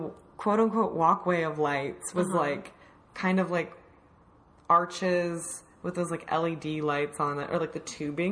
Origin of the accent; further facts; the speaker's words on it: Washington, United States; there's this like one nice hotel in my hometown, the Davenport